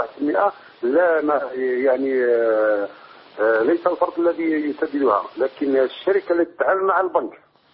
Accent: Algeria; أنا من الجزائر، عندنا هنا في الجزائر

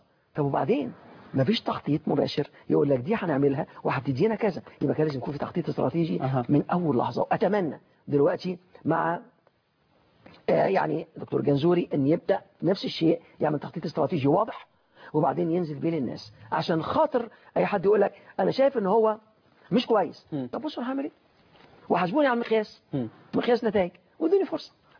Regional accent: Egypt; انا كمصري عارف ازاي احب بلدي

